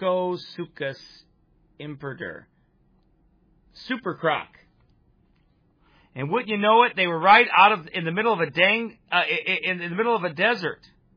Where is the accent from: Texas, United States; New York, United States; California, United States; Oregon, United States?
Texas, United States; Crosbyton; near my hometown of Crosbytown, Texas.